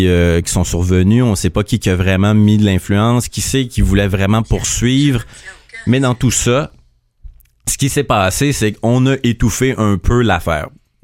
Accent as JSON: {"language": "French", "town": "Saint-Bruno", "region": "Quebec", "country": "Canada", "said": "Le pire, c'est que je viens de Saint-Bruno, justement"}